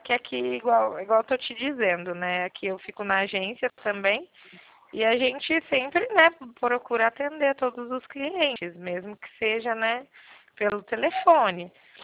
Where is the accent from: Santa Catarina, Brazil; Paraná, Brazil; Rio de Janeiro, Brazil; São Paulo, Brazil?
São Paulo, Brazil; Eu sou de São Paulo e atendo aí.